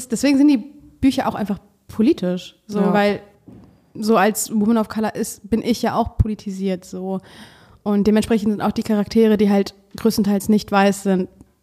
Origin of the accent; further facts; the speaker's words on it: Cologne, North Rhine-Westphalia, Germany; Also ich komme aus Köln